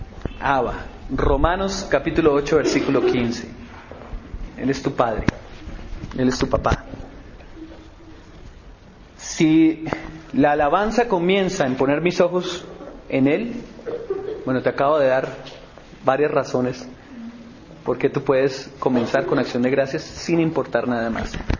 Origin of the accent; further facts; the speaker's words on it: Colombia; lo que nosotros como colombianos especialmente entendemos por paz.